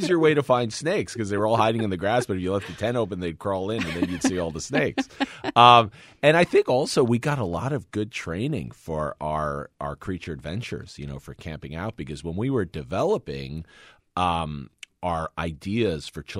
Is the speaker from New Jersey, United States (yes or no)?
yes; New Jersey, United States; We grew up in New Jersey, right? So we had some wildlife, you know, but it was, you know, box turtles in the backyard, frogs and stuff.